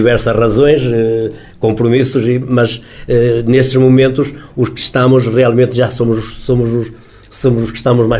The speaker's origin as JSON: {"language": "Portuguese", "town": "Esposende", "region": "Braga", "country": "Portugal", "said": "Sim, eu venho de Bolinho, Esposende, mas... Estou casado em Chafé."}